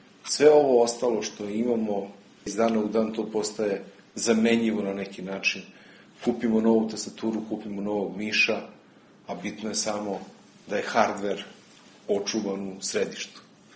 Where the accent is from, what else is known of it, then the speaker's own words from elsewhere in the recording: Split, Split-Dalmatia County, Croatia; born there; Rođen sam u Splitu, u jednu nedelju, za vreme fudbalske utakmice Hajduk-Partar.